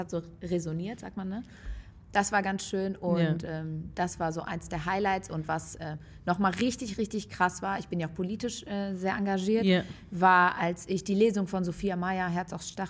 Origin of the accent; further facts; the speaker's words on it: Rhineland, Germany; ich komme ja aus dem Rheinland, wir feiern Karneval